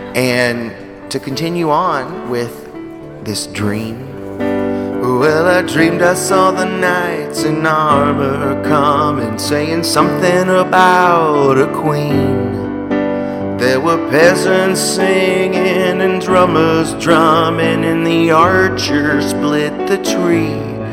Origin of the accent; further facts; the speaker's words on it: United States; You know, I'm so jet lagged. I'm from America, you can tell by looking at me.